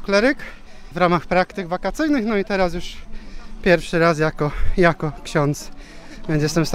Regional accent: Bralin, Greater Poland Voivodeship, Poland; właśnie tegoroczny prezbiter. Pielgrzymuję tutaj właśnie ze swoją w sumie rodzimą grupą, bo właśnie pochodzę z parafii świętej Anny w Bralinie

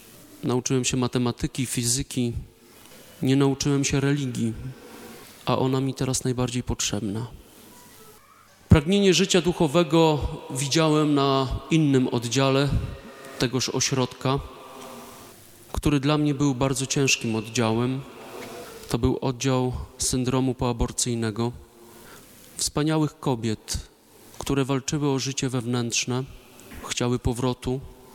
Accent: Masovian Voivodeship, Poland; Ja pochodzę z Kurpiowszczyzny. To już granica z warmińsko-mazurskim województwem.

